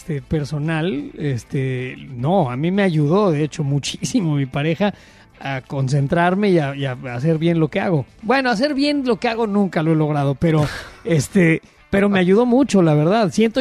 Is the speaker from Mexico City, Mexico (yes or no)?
yes; Mexico City, Mexico; Sí, yo soy del DF